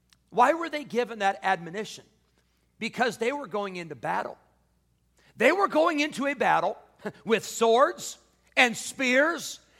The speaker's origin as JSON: {"language": "English", "region": "Illinois", "country": "United States", "tie": "born or raised there", "said": "Where I grew up in Illinois, we went to some Chicago Cubs games, the old Wrigley Field there in Chicago."}